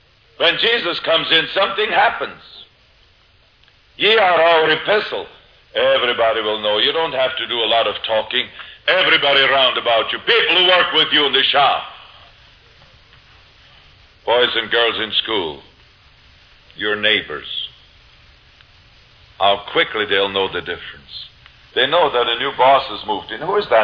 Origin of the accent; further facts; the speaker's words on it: Switzerland; When Brother Lardong traveled through Switzerland with me, I took him to my hometown.